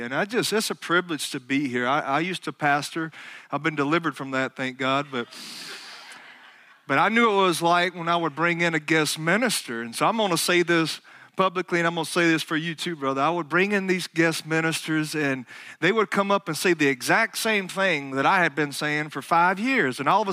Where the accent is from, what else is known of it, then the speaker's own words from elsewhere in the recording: Alabama, United States; I am, obviously you could tell by my accent, I am from Alabama, praise the Lord.